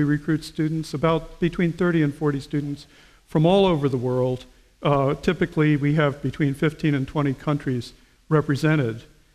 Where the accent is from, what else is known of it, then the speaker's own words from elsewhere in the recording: United States; moved away as an adult; now in Canada; I was raised and educated in the United States. I got my PhD at the University of Pennsylvania, and I moved to Canada in the early 70s as a postdoc at the University of British Columbia.